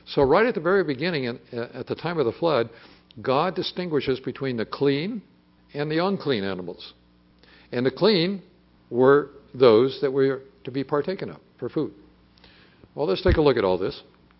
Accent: San Diego, California, United States; In fact, I grew up, when I grew up in San Diego, World War II was underway

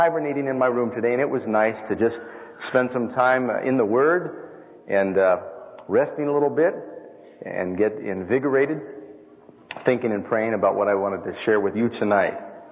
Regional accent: New York City, New York, United States; I grew up in New York City, and just growing up, I believed someday I'm going to see, I want to find a place where I can be alone and where it can be quiet.

